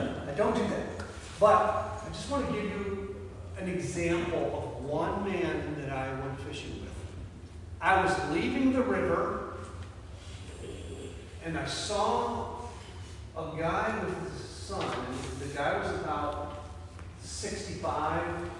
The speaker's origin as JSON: {"language": "English", "region": "Ohio", "country": "United States", "said": "I said, you know, I'm from Ohio, and I know."}